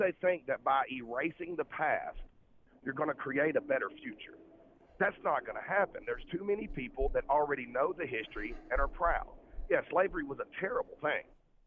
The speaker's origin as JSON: {"language": "English", "region": "Alabama", "country": "United States", "said": "Now, I'm from Alabama, you know, so it's, I guess, considered the most racist place on the planet."}